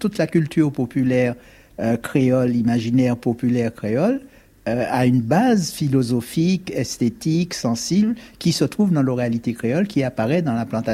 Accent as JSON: {"language": "French", "town": "Fort-de-France", "region": "Martinique", "country": "France", "tie": "born there", "said": "moi, je suis né dans l'univers urbain, je suis né à Fort-de-France, donc il n'y a pas de conteur."}